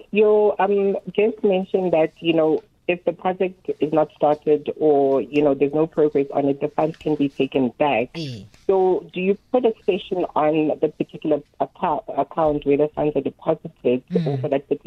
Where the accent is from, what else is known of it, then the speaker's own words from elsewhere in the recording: North West, South Africa; I mean, I'm from the Northwest and I've seen conditions of some clinics and libraries